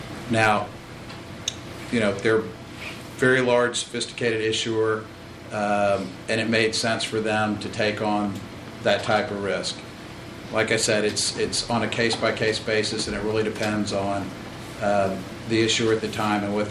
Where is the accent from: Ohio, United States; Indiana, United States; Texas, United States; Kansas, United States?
Texas, United States; Galveston; I'm from Galveston. My family's from Fayette County from seven generations. I'm based out of the Dallas office and focus exclusively on Texas issuers.